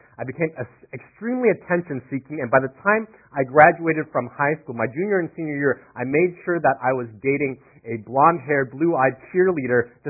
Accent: Florida, United States; also born or lived in Pennsylvania; I grew up on the East Coast, born in Pennsylvania, but raised mostly in Florida.

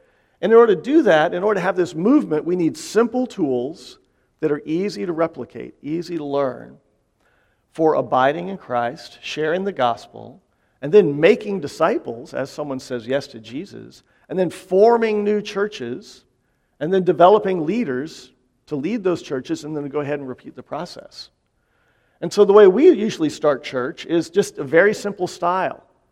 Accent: Frankfort, Kentucky, United States; moved away as an adult; now in Bay Area, United States; We came from Frankfort, Kentucky, in Buck Run Baptist Church. We're part of what's called the Send Network and the No Place Left Network, and we've been here for about 4.5 years.

